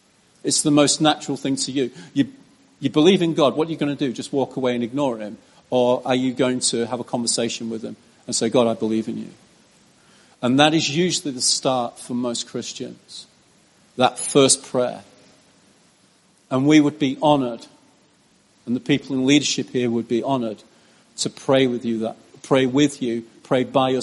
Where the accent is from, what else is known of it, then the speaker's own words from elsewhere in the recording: England, United Kingdom; it's quite foreign to us as English, as an English person, particularly. because English people tend to have come from a culture which are reserved.